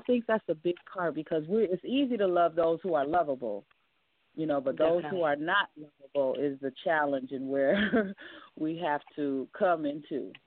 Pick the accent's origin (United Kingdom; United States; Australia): United States; Minneapolis, Minnesota; I'm from the Minneapolis area. I've been doing spoken word and poetry as a performing artist since 2005 here in my town.